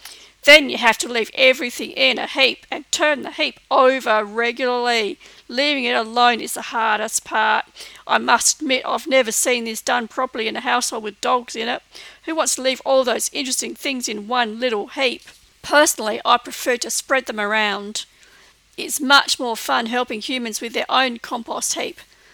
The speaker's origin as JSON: {"language": "English", "town": "Mallala", "region": "South Australia", "country": "Australia", "said": "I'm not actually from Gawler. I'm a ring-in from the Malalar district."}